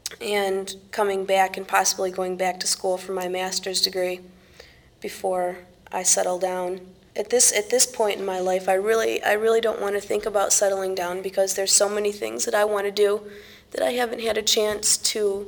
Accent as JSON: {"language": "English", "town": "Warren", "region": "Michigan", "country": "United States", "tie": "born or raised there", "said": "My hometown is Warren, which is right outside the city of Detroit, so it's a basically suburban area. Not too many kids running around, a lot of very conservative people. It's pretty much a blue-collar town."}